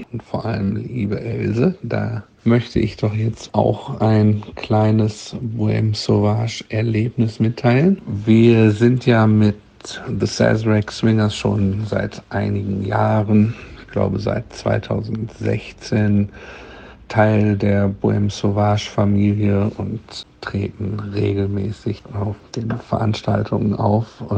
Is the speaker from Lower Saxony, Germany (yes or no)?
no; Gütersloh, North Rhine-Westphalia, Germany; Denn ich komme aus Gütersloh in Ostwestfalen.